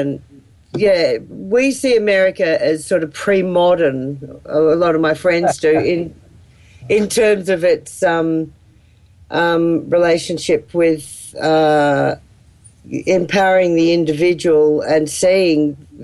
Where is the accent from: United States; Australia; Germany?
Australia; for as us Australians anyway, for me as an Australian